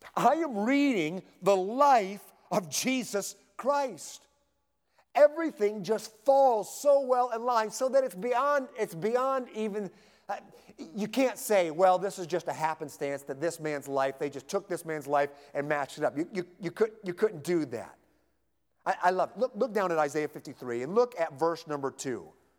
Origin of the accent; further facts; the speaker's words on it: Midwest, United States; So I grew up in the Midwest, and asparagus is something that no child should ever have to eat until they're like 16 or 17.